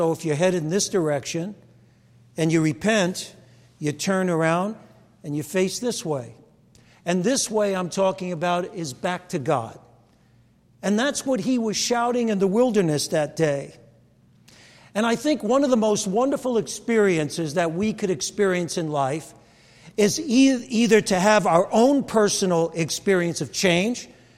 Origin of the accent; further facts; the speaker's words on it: Brooklyn, New York, United States; When I was a kid, I grew up in Brooklyn, so my beach was the fire escape.